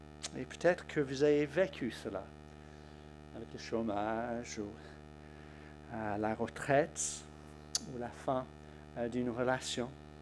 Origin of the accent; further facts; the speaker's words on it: England, United Kingdom; Pour moi, je suis anglais, fils de mon père.